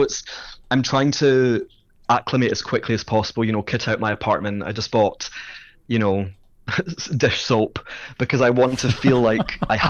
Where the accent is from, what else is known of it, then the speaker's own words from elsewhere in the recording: United Kingdom; I am British. I have a British passport. I have a right to be there.